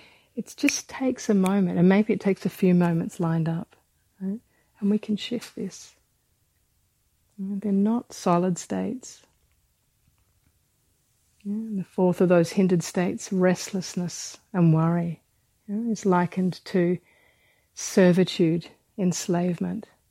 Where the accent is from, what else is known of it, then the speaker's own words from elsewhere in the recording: Australia; I know from growing up in Australia